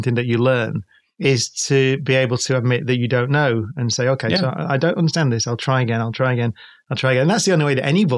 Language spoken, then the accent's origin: English; Manchester, North West England, United Kingdom; We had a band called … You can't even say it in there because we're from Manchester, so we call it